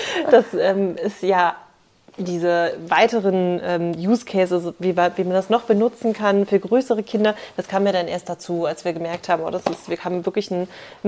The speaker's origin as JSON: {"language": "German", "town": "Rostock", "region": "Mecklenburg-Vorpommern", "country": "Germany", "lives_now": "Erlangen, Germany", "said": "Ich komme ursprünglich aus Rostock, ich bin ein bisschen rumgekommen durch meinen Partner und genau, bin jetzt in Erlangen."}